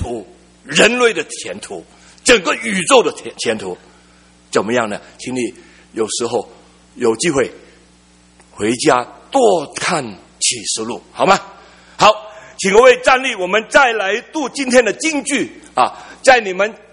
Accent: Saigon, Ho Chi Minh City, Vietnam; 因为我从小在越南西贡成长的

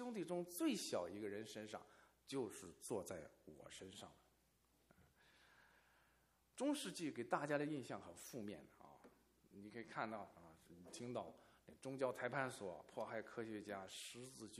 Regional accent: China; 骂我们从中国来的人啊！

